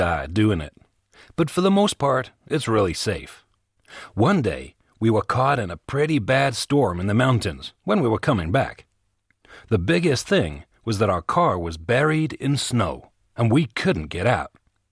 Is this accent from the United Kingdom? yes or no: no; Oregon, United States; Yeah, I'm from Oregon in the Pacific Northwest. There's lots of nature.